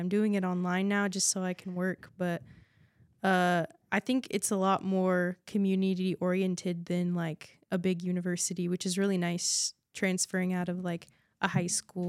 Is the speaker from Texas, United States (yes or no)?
no; Chiloquin, Oregon, United States; Yes, I grew up in Chiloquin, went to elementary school.